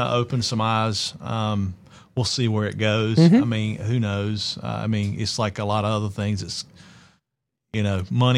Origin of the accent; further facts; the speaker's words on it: North Carolina, United States; I grew up in North Carolina, it was a tobacco farm. We grew tobacco. We had row crops and turkeys and hogs.